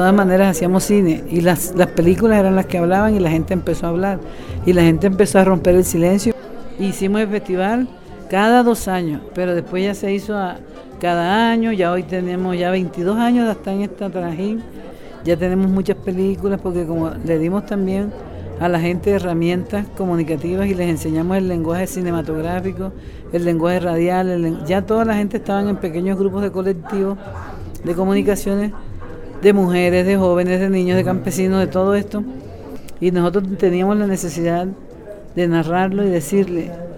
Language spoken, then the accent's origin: Spanish; Montes de María, Colombia; yo vengo de Colombia, de un lugar en el norte de Colombia que se llaman Los Montes de María, que es toda una subregión que tiene 15 municipios.